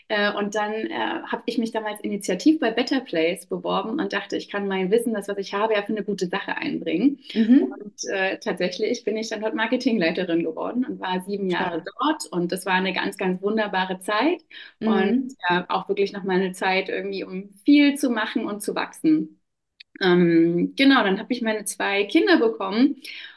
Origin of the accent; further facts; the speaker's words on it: Leipzig, Saxony, Germany; moved away as an adult; also born or lived in Munich; now in Berlin, Germany; Ich komme ursprünglich aus Leipzig und bin dann nach dem Studium beruflich quasi ausgewandert über mehrere Stationen, München, dann nach Berlin gekommen.